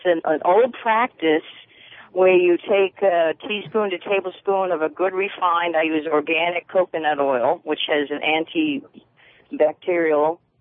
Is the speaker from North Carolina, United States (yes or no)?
yes; Blowing Rock, North Carolina, United States; I'm from Blowing Rock, North Carolina. We're traveling.